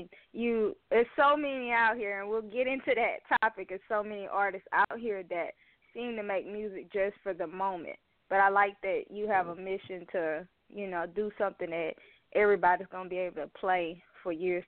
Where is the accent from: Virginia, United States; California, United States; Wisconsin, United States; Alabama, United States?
Alabama, United States; Mobile; we got a special guest all the way from my hometown, Mobile, Alabama.